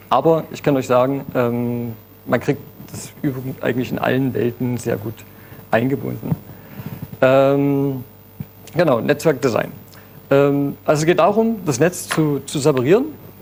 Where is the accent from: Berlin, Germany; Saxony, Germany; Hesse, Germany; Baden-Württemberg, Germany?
Saxony, Germany; Dresden; man hört es vielleicht, ich komme aus Dresden